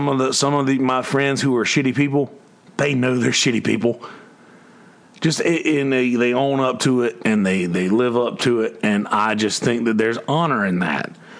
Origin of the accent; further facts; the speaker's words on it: Alabama, United States; also born or lived in South Carolina; I'm from Alabama. Like, I was born in South Carolina. My dad was born in Alabama. My dad, my uncle, my granddad, my bloodline is in Alabama. I'm from there.